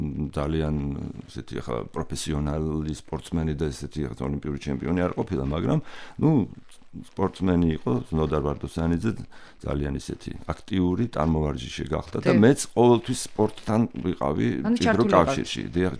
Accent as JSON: {"language": "Georgian", "region": "Tbilisi", "country": "Georgia", "tie": "born or raised there", "said": "თბილისში დავიბადეთ, გავიზარდეთ"}